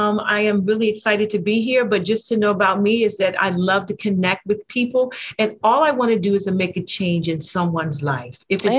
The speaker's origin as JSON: {"language": "English", "region": "East Coast", "country": "United States", "said": "I'm from the West, I mean, East Coast. So I came back to the East Coast, started a business here."}